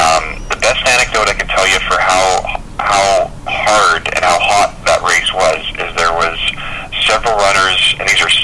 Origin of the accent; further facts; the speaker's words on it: British Columbia, Canada; the rowing events were held on the Vedder Canal, where I grew up, on a farm on Sumas Prairie.